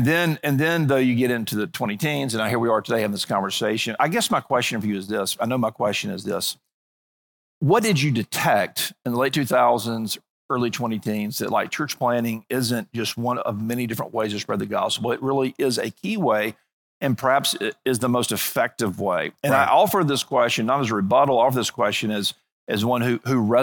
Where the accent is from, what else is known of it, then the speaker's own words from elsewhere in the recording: Mobile, Alabama, United States; I grew up in the Deep South, Mobile, Alabama.